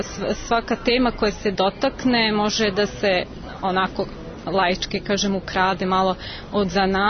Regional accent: Smederevo, Podunavlje District, Serbia; dolazim iz Smedereva

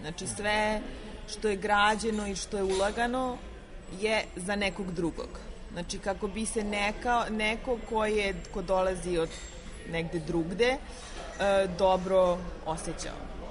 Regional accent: Serbia; dolazim iz Srbije

